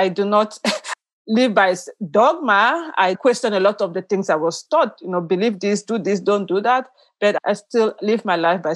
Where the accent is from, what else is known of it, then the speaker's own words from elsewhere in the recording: Limbe, Southwest Region, Cameroon; now in United States; So I was born in Cameroon. I am from a town called Limbe, which is right on the Atlantic Ocean. At this point, it's like a small city.